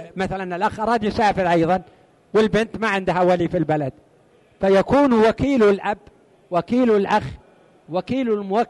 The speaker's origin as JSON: {"language": "Arabic", "town": "Mecca", "region": "Makkah Province", "country": "Saudi Arabia", "said": "وعاشت عندنا في مكة"}